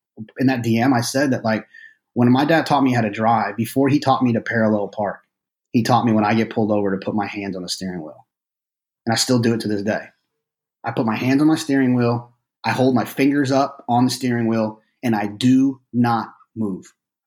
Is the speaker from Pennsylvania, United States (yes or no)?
no; Texas, United States; I grew up in Texas, went to a predominantly white school